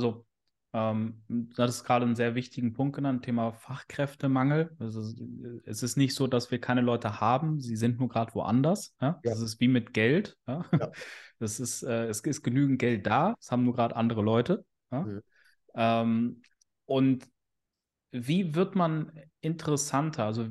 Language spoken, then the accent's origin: German; Duisburg, North Rhine-Westphalia, Germany; born there; ich wurde geboren in Duisburg, also da auch so Ruhrgebiet, ja, Ruhrpott, Pottkind. Bin da zwar nicht aufgewachsen, aber komme da ursprünglich her.